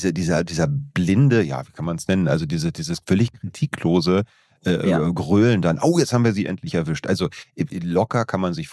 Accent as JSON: {"language": "German", "region": "Berlin", "country": "Germany", "said": "Wie kann ich das wissen als Berliner?"}